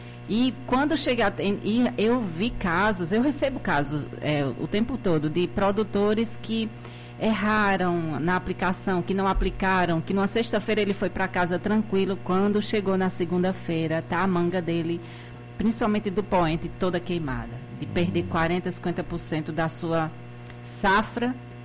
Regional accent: Brazil; born there; Nasci no Brasil.

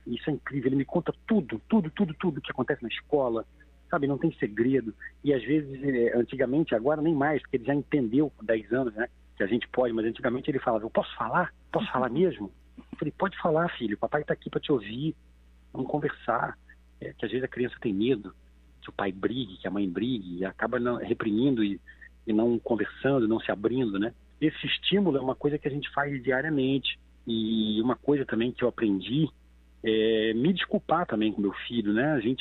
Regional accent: Rio de Janeiro, Brazil; eu sou um homem que nasci e cresci numa comunidade, né? Eu cresci em favela no Rio de Janeiro. Então, com 18 anos, quando eu entrei na Martins Pena

